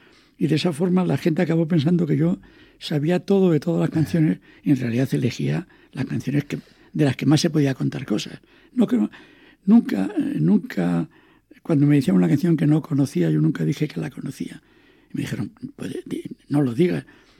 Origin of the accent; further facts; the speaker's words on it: Asturias, Spain; Como yo soy asturiano